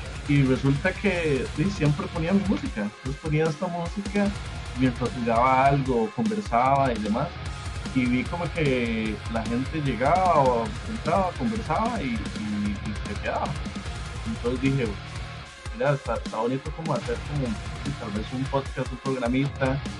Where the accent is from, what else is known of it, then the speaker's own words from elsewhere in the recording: Alajuela, Costa Rica; Yo soy de Alajuela y quedaba siempre súper lejos